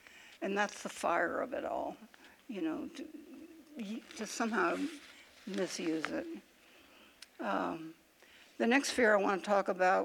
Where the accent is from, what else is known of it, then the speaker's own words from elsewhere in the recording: Oregon, United States; I was from Oregon, for heaven's sakes.